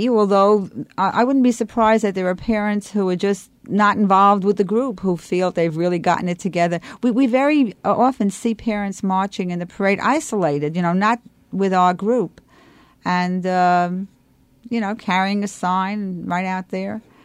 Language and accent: English; New York, United States; accent: New York accent; So he immediately started imitating my New York accent, right?